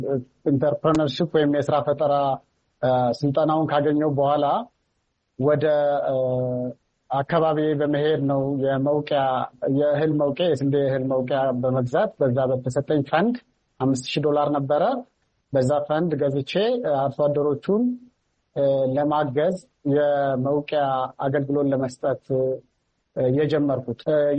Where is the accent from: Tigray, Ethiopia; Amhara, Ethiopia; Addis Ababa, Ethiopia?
Amhara, Ethiopia; Anewari; እዛው ተወልጄ ያደግኩበት ከተማ አነዋሪ ከተማ